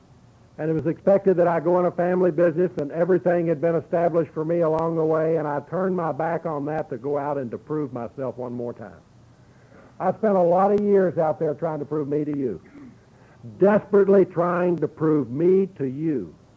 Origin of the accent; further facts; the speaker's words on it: Lexington, Kentucky, United States; And I go back to my hometown, which is Lexington, Kentucky, and I decide to go in the family business.